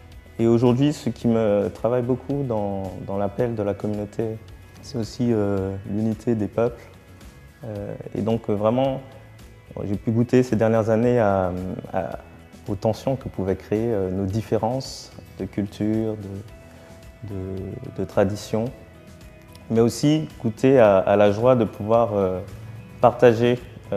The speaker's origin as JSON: {"language": "French", "country": "Martinique", "said": "j'ai 32 ans et je suis originaire de Martinique."}